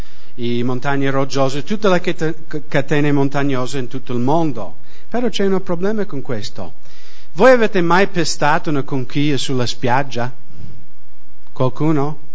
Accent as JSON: {"language": "Italian", "country": "United States", "second_language": "Italian", "lives_now": "Italy", "said": "negli Stati Uniti, da dove vengo io"}